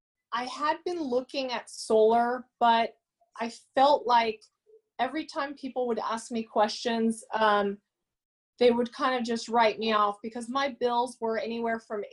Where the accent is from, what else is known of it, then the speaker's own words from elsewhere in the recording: Mexico; now in Encinitas, United States; No, I'm actually from Mexico, but I have lived here for over 20 years.